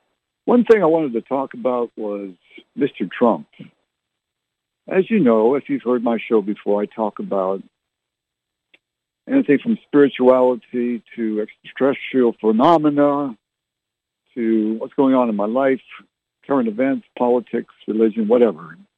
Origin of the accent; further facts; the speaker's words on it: Canada; also born or lived in Barrie / Halifax / Oromocto / Fredericton; now in San Antonio, United States; I was born and raised in Canada. I was born in Barrie, lived in Halifax, Nova Scotia, Oromocto, and Fredericton, New Brunswick, and Ottawa, Canada.